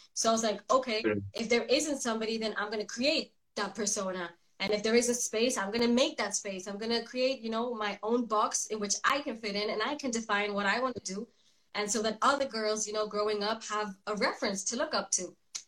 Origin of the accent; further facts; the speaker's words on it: Spain; English is a second language; moved away as an adult; now in France; So I grew up in Spain, and then I moved to France in 2011. So when I was 18